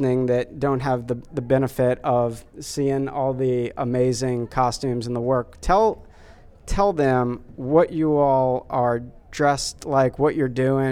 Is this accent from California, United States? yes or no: no; New Orleans, Louisiana, United States; You know, I'm from New Orleans.